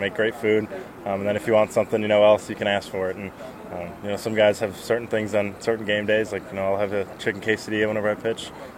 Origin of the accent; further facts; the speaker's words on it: Oswego, Illinois, United States; I'm from Oswego.